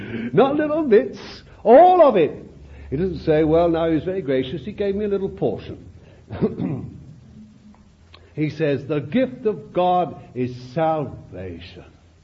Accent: London, United Kingdom; born there; but then I was born in the East End of London. You see, terrible place.

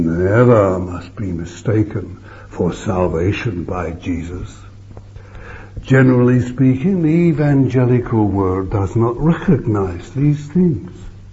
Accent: England, United Kingdom; I'm not living by an Englishman. I gave up being an Englishman the moment I understood what new birth was.

